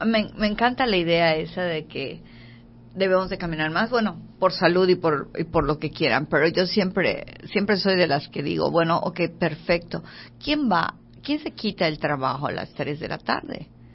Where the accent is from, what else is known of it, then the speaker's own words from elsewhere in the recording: Yucatán, Mexico; los que somos yucatecos, pues estamos acostumbrados al calor